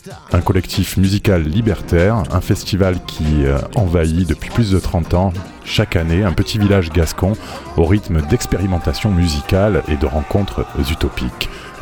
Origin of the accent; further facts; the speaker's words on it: Guadeloupe; Je viens de la Guadeloupe, au passage.